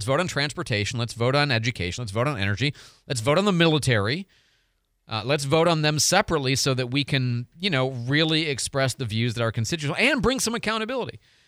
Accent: Chicago, Illinois, United States; I'm from Chicago.

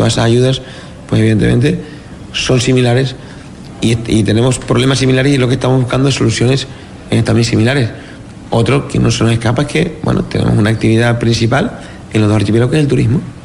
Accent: El Hierro, Canary Islands, Spain; Aparte que porque yo, siendo una isla no capitalina, soy del Hierro

